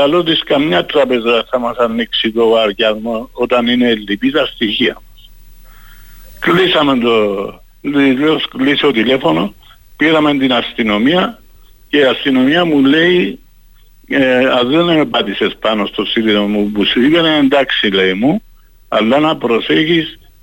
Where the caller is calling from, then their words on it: Paphos, Paphos District, Cyprus; είμαι από την Πάφο.